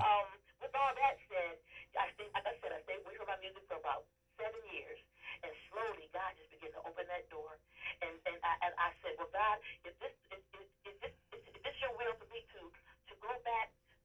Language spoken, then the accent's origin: English; Toledo, Ohio, United States; When I first met Roger, well, I grew up in Toledo.